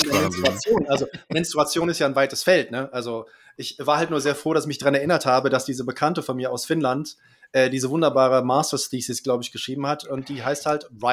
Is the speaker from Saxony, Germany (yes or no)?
no; Jena, Thuringia, Germany; ich bin aus Jena.